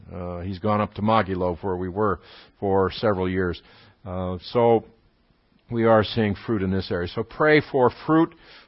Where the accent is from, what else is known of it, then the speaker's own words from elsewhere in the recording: United States; looked at me and he said, "You're an American, aren't you?" I said, "Yes, I am."